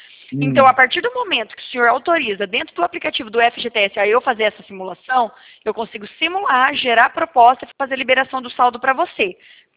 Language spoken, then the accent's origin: Portuguese; Paraná, Brazil; não sou do Rio, eu falo porteiro, eu sou do interior do Paraná.